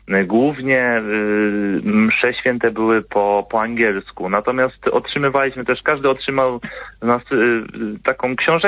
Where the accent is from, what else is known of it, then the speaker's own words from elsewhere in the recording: Tuchów, Lesser Poland, Poland; ponieważ pochodzę z Tuchowa